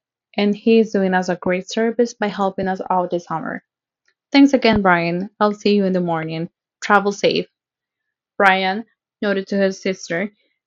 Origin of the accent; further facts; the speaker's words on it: El Salvador; I am from El Salvador, and the capital of El Salvador is in Salvador.